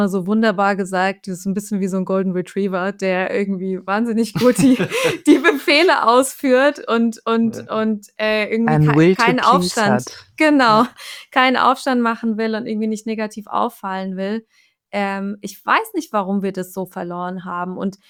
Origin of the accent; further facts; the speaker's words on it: Frankfurt, Hesse, Germany; der Ruf eilt uns ein bisschen voraus als Frankfurter.